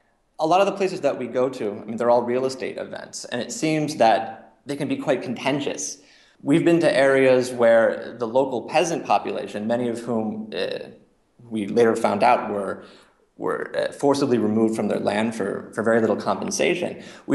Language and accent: English; United States; it just seems that it exposed my own ideas as an American.